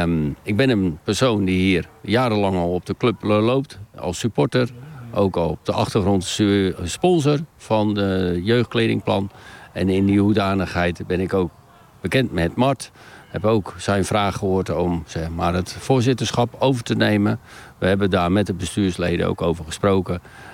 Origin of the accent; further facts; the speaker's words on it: Rijnsburg, South Holland, Netherlands; also born or lived in Kampen / Katwijk; now in Noordwijk, Netherlands; Ik ben in Rijnsburg opgegroeid. Ik ben niet in Rijnsburg geboren, maar wel een echte ui. En dat is omdat ik in Kampen ben geboren. Dus dan ben je kamper ui. Ik heb jarenlang, 20 jaar nu, in Katwijk gewoond. Maar ik ben recentelijk verhuisd naar Noordwijk.